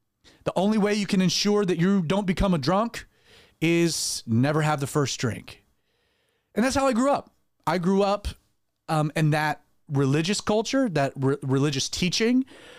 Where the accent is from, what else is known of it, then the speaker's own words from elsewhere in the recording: the South, United States; I'm born and bred in the South.